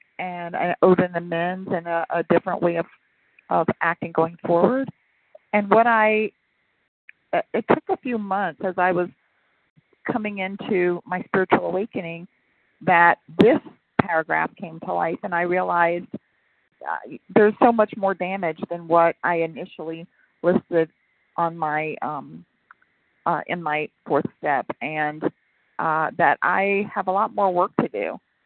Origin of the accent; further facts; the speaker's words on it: Texas, United States; I'm from Texas.